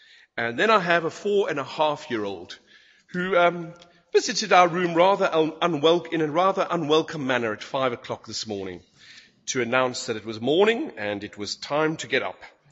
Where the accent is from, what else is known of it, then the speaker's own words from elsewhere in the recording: South Africa; born there; moved away as an adult; I'm South African by birth, grew up in the Salvation Army, and then was called by the Salvation Army to go to London, went to Bible College in London